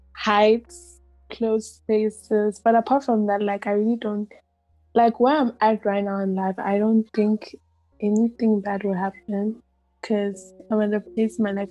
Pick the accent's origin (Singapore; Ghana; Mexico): Ghana; Well, I'm from Ghana.